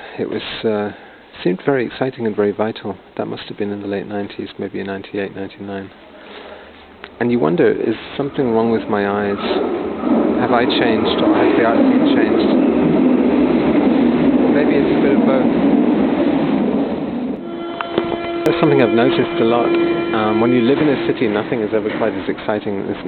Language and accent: English; Edinburgh, Scotland, United Kingdom; now in Berlin, Germany; my hometown, Edinburgh, just has one or two big ones, all in the middle of summer in August.